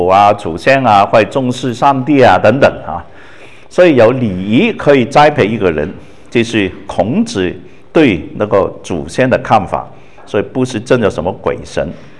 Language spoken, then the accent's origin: Chinese; Guangdong, China; 我们广东人九跟狗是同音的